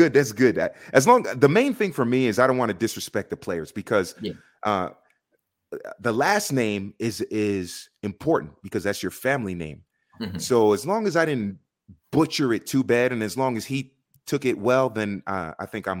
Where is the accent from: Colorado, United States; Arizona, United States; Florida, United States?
Florida, United States; Miami; or in my case, growing up in Miami, Rodriguez or Hernandez